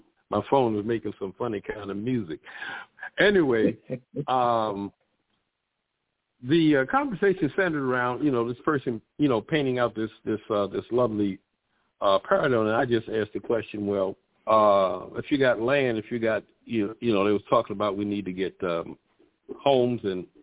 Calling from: Florida, United States; Greetings. … I'm calling from South Florida.

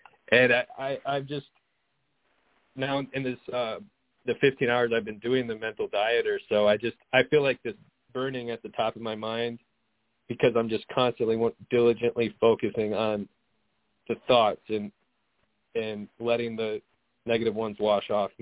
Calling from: Michigan, United States; I'm calling from Michigan.

